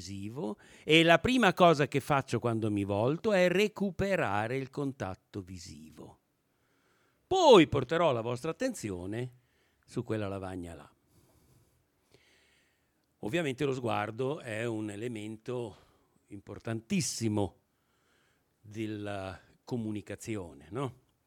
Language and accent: Italian; Bologna, Emilia-Romagna, Italy; Io sono bolognese, quindi il mio Veneto fa schifo, ma con voi genovesi può passare